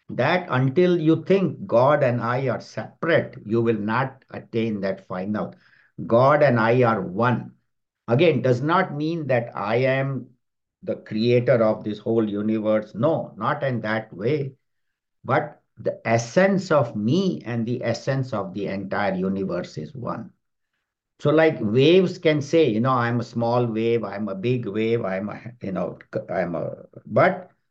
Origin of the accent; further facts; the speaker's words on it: California, United States; So we said, "We are from California. We belong to Chinmaya Mission."